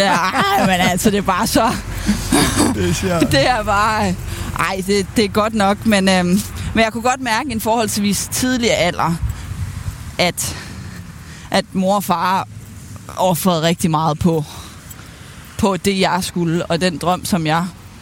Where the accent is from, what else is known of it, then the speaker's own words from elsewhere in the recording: Aarhus, Central Denmark Region, Denmark; born there; now in Helsingør, Denmark; Jeg er født i Aarhus.